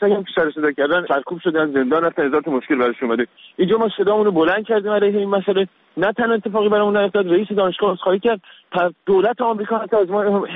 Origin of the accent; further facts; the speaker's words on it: Iran; به عنوان یک ایرانی با آدم خب فشار زیادی وارد میشه.